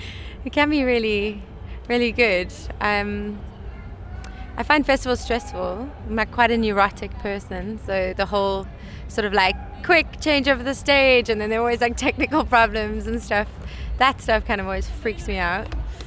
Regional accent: South Africa; one of the first questions people ever ask me if they find out I'm South African.

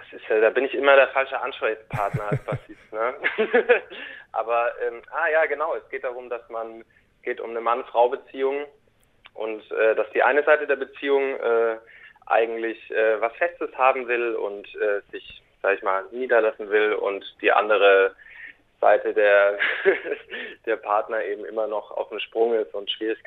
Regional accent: Aschaffenburg, Bavaria, Germany; wir haben uns 2014 gegründet in Aschaffenburg und kommen auch alle ursprünglich aus Aschaffenburg

